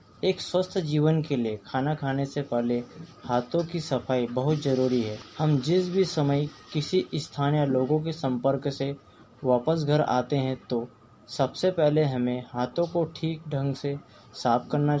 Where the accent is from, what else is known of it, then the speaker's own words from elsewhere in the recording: Salai, India; मैं ग्राम सालई से हूँ